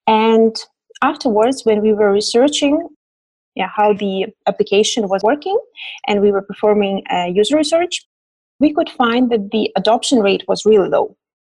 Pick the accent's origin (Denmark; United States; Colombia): Denmark; I come from Denmark and I work for a large multinational company within the renewables energy sector